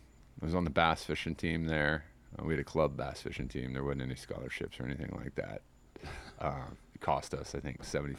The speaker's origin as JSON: {"language": "English", "region": "Midwest", "country": "United States", "tie": "born or raised there", "said": "Yeah, so I mean, I grew up in the Midwest, running around creeks, which was still kind of a shallow water fishery."}